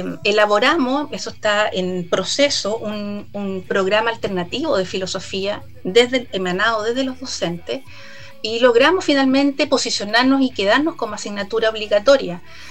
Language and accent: Spanish; Concepción, Biobío, Chile; yo soy de Concepción